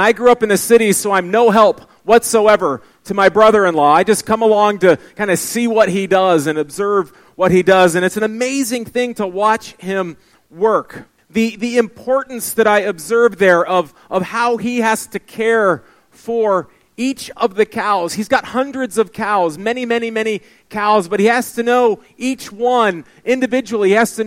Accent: Texas, United States; now in Minnesota, United States; Well, I mentioned that I'm from Minnesota, but I haven't always lived in Minnesota. I actually grew up in Texas.

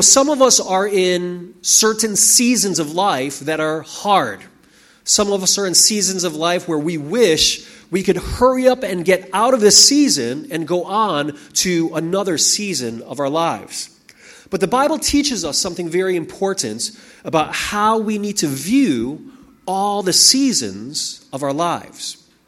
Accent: Chicago, Illinois, United States; now in Philippines; Well, you know, I grew up in Chicago, and in Chicago we have four distinct seasons.

